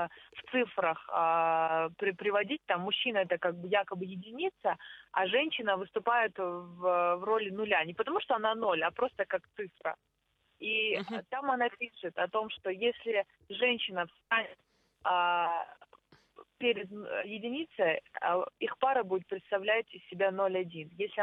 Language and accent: Russian; Saint Petersburg, Russia; born there; родился в Санкт-Петербурге